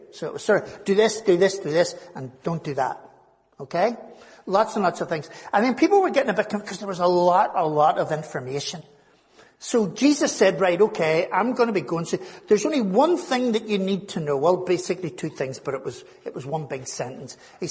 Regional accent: Belfast, Northern Ireland, United Kingdom; Back when I was growing up in Sandy Row, neighbours, back in the really old days, if they needed to borrow, anybody remember borrowing a cup of sugar from your neighbour?

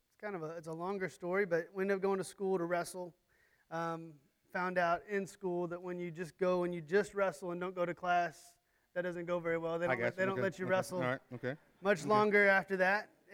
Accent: Evansville, Indiana, United States; I'm from Evansville, Indiana.

